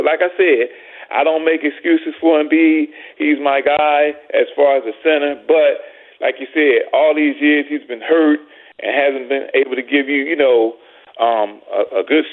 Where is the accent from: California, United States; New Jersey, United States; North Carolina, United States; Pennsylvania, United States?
Pennsylvania, United States; Philadelphia; now in West Columbia, United States; Yeah, I'm from North Philly. I live in West Columbia, South Carolina.